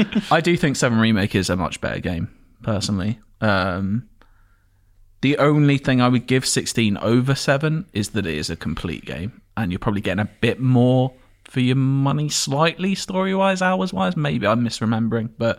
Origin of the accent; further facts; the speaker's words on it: Enfield, London, United Kingdom; my hometown, Enfield in North London, famous for the Enfield Haunting.